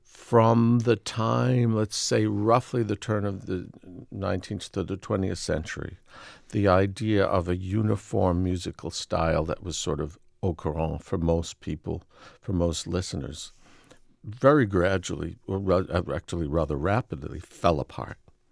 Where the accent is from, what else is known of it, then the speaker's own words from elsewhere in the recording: Boston, Massachusetts, United States; now in Lynchburg, United States; I grew up in Boston. I never heard this song.